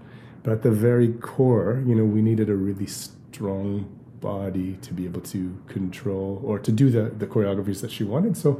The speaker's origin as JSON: {"language": "English", "region": "Western Canada", "country": "Canada", "lives_now": "Montreal, Canada", "said": "We've met before, obviously. So I'm from Western Canada originally, but I've been in Montreal since 1996."}